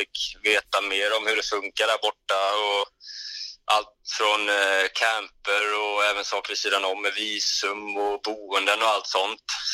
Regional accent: Nässjö, Jönköping County, Sweden; Jag kommer ihåg när jag kom från Nässjö in till Jönköping där

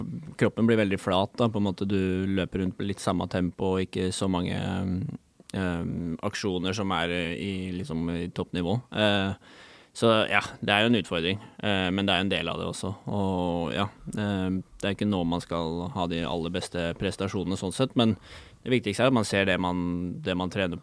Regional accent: Denmark; Norwegian is a second language; Nå kommer jeg fra Danmark hvor det ekstremt korte preseasoner.

